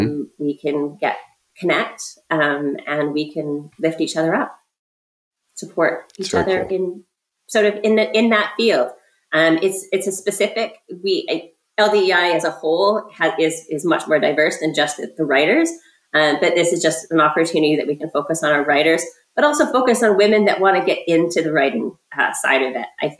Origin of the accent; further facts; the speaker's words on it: Canada; Again, being Canadian, our membership is predominantly American from the United States